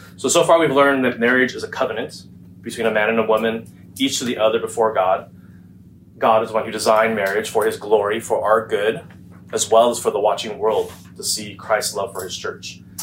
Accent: California, United States; also born or lived in Washington, D.C.; I grew up in Orange County, moved to D.C., and then I moved my wife and 4 kids back from D.C. back here to Orange County about 10 years ago.

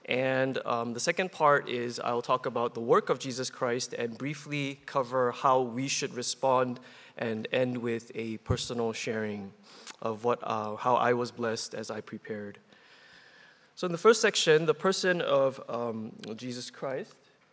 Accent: Singapore; born there; and I was born in Singapore.

